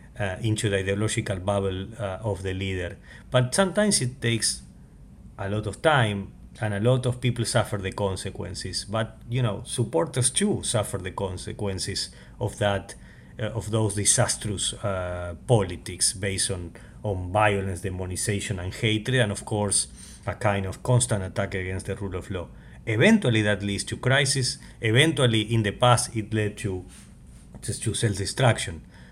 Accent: Argentina; I'm from Argentina and I was born like in 1975, and sooner, you know, we had a coup d'etat and I lived the first decade of my life under dictatorship.

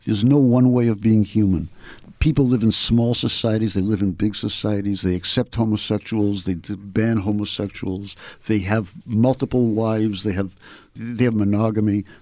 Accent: Boston, Massachusetts, United States; They were there from my earliest memories of growing up in Boston, of the mockery that gay people were subjected to when I was in high school.

